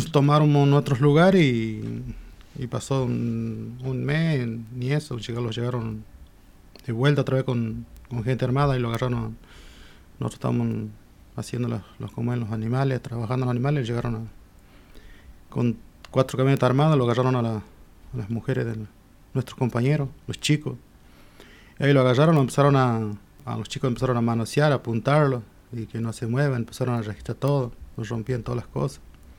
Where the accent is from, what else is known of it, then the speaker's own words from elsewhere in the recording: Buenos Aires, Argentina; venimos ya de Argentina, venimos de... del norte de Buenos Aires